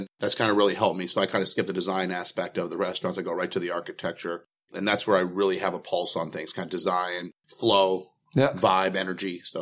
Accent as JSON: {"language": "English", "town": "Fort Lauderdale", "region": "Florida", "country": "United States", "tie": "born or raised there", "said": "I like Fort Lauderdale. I grew up in Fort Lauderdale."}